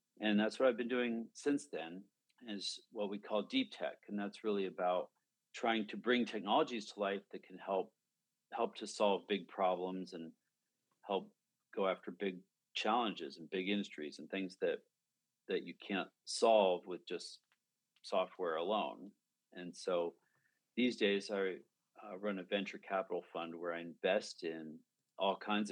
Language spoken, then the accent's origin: English; Alaska, United States; And I grew up in Alaska, so nobody around me had ever seen a computer before.